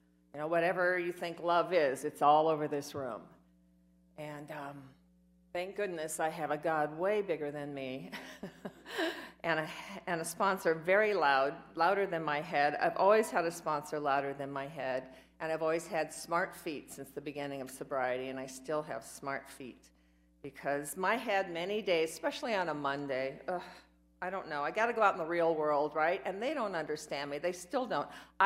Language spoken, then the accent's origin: English; Iowa, United States; I was a little girl growing up in Iowa. I had a beautiful home and a beautiful family.